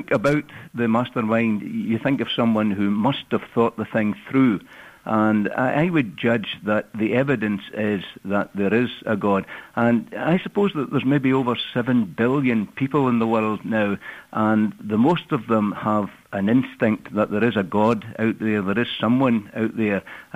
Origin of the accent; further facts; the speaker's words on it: Scotland, United Kingdom; You mentioned that I come from Scotland. It's a beautiful place in many places